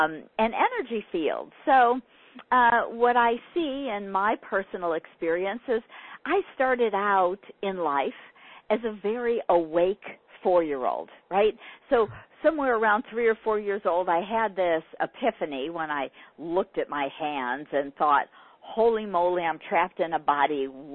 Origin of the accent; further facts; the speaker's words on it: California, United States; I'm growing up in California in the 60s and 70s. I minored in philosophy in college.